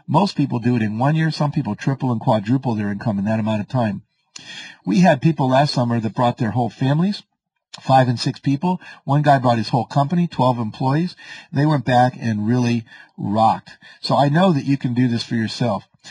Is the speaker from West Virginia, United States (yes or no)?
yes; West Virginia, United States; now in California, United States; I live in the southern coast of California, overlooking the ocean. I grew up in West Virginia where life wasn't like that, I can tell you.